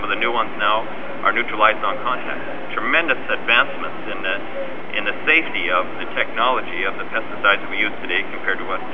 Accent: Canada; I am concerned as a farmer and as a Canadian about the amount of pesticides we use.

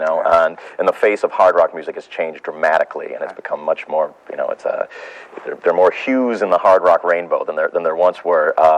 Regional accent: Libertyville, Illinois, United States; I grew up black in America. I grew up in, I integrated Libertyville, Illinois. I was the first person of color to live in Libertyville.

